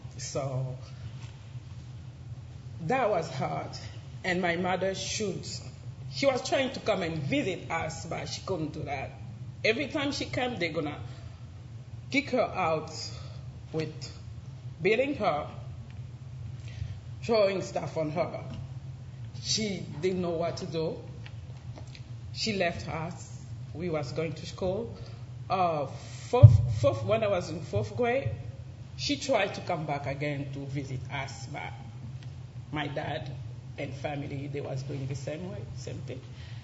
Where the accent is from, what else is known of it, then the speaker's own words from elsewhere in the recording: Kinshasa, DR Congo; English is a second language; So I lived there since I was born in city, which is Kinshasa.